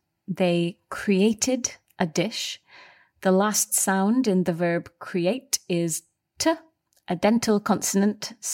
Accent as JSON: {"language": "English", "region": "Scotland", "country": "United Kingdom", "said": "There isn't even any kind of regional difference, as we are both from Scotland and we say different things."}